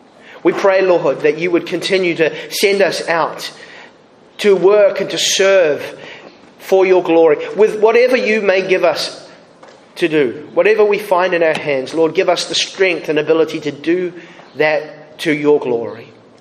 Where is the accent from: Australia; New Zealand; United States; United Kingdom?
New Zealand; As a Kiwi, there's not many Kiwi pastors in the Reformed Baptist world.